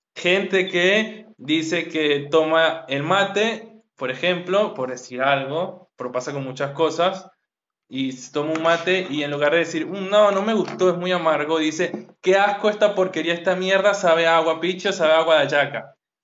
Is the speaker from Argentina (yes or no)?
no; Venezuela; moved away; en la experiencia como migrante venezolano